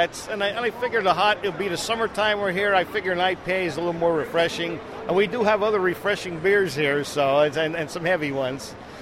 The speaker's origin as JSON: {"language": "English", "town": "Frackville", "region": "Pennsylvania", "country": "United States", "said": "from Frackville, Pennsylvania."}